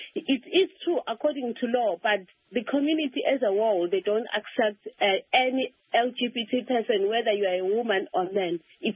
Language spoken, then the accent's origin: English; Zimbabwe; moved away as an adult; now in United Kingdom; I came from Zimbabwe in 2016. Because I was running away from home as a lesbian woman, since it's not allowed, so I came to seek asylum in the United Kingdom.